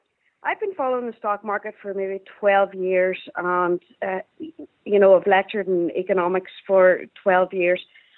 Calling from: Belfast, Northern Ireland, United Kingdom; I'm calling from Belfast.

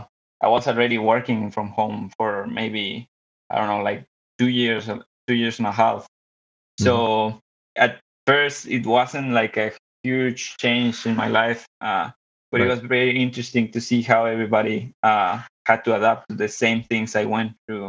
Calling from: Monterrey, Nuevo León, Mexico; I'm calling from the meat capital of Mexico, Monterrey, Nuevo León.

